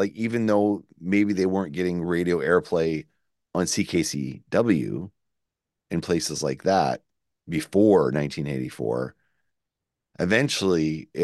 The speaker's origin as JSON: {"language": "English", "town": "Shediac", "region": "New Brunswick", "country": "Canada", "said": "That's not where we're from. We're actually from Shediac, but anyway."}